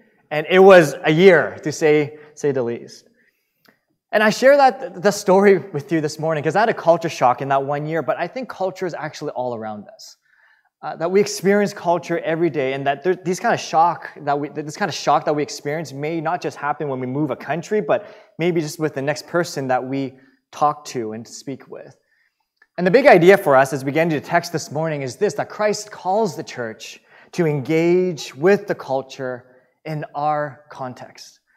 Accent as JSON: {"language": "English", "town": "Vancouver", "region": "British Columbia", "country": "Canada", "tie": "born or raised there", "said": "I'm born and raised in Vancouver with my younger brother, and she took my brother, younger brother and I back to Hong Kong."}